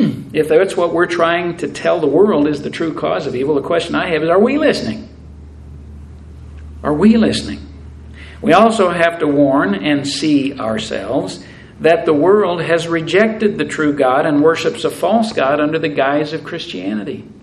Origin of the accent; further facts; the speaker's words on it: Missouri, United States; Show me. I'm from Missouri.